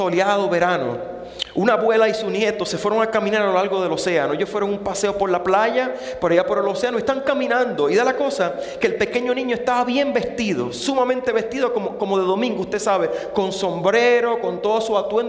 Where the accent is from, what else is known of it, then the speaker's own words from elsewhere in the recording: Puerto Rico; yo soy de Puerto Rico, y en Puerto Rico hay playa por todos lados